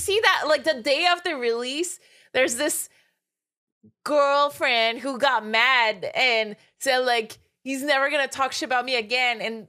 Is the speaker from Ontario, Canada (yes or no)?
no; Quebec City, Quebec, Canada; It was made in Quebec City, my hometown.